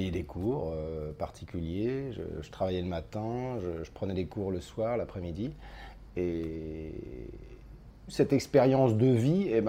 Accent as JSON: {"language": "French", "town": "Lyon", "region": "Auvergne-Rhône-Alpes", "country": "France", "said": "je suis comédien, auteur, metteur en scène, je viens de Lyon."}